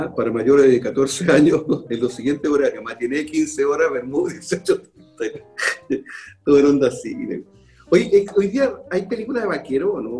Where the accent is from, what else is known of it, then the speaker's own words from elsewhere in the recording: Valparaíso, Chile; No había dicho hoy día que yo soy de Valparaíso.